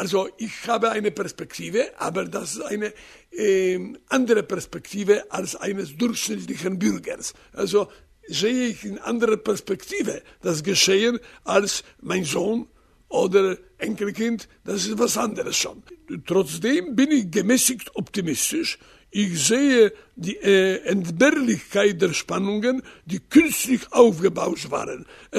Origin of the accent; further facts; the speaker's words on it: Poland; Ich spüre die Gemeinsamkeit als Pole.